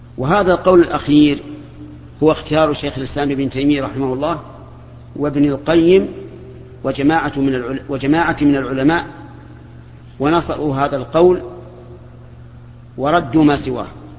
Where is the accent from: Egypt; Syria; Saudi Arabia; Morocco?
Saudi Arabia; Najd; أما عندنا في نجد فالشاة هي الأنثى من الضأن